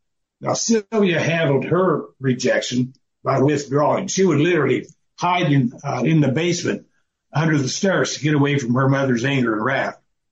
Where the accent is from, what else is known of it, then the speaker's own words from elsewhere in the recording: Wabash, Indiana, United States; Well, I was born and raised in Wabash, Indiana. I'm a Hoosier.